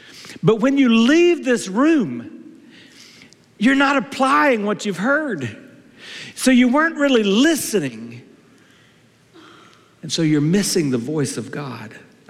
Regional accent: South Carolina, United States; I knew my accent kind of sounds like I grew up in the north, but I grew up in South Carolina in a small rural town

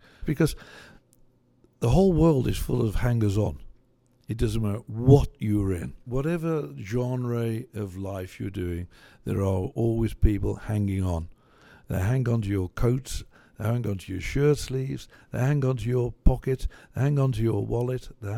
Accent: England, United Kingdom; now in United States; Well, we come from England. England, we're on 240 volts.

